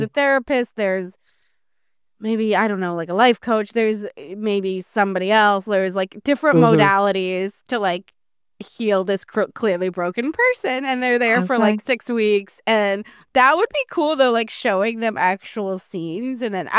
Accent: Rhode Island, United States; accent: Rhode Island; now in Florida, United States; when I was a kid, I used to have a very thick Rhode Island accent until I moved to Florid

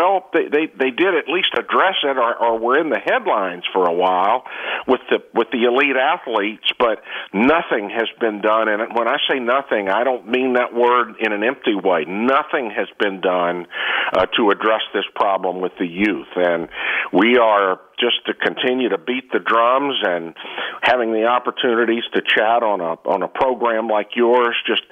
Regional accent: Texas, United States; I'm from Texas.

